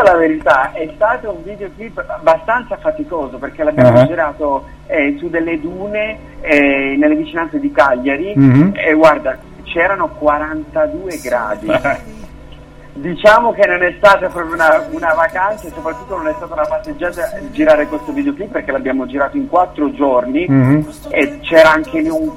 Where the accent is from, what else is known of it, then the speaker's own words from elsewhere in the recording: Switzerland; sono italiano, anzi italianissimo, però giustamente nato e cresciuto in Svizzera, perciò italo-svizzero per me va assolutamente bene.